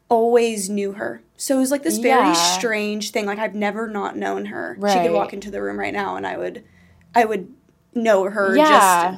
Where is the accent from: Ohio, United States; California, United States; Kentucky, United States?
California, United States; Bakersfield; I was born and raised in Bakersfield.